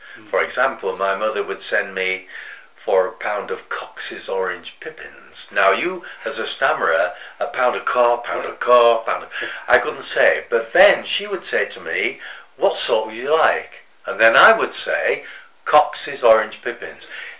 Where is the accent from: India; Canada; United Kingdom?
United Kingdom; Hull, Yorkshire and the Humber; born there; Well, I was born in Hull in 1936, 8th of August.